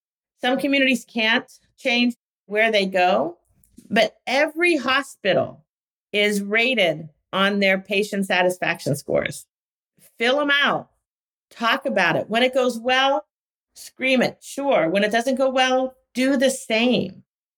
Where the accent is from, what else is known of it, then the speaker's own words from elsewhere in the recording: Philadelphia, Pennsylvania, United States; I mean, I'm from Philadelphia, Temple, Penn.